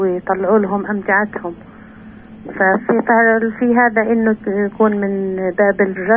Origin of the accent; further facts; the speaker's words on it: Salfit, West Bank, Palestine; من سلفيت.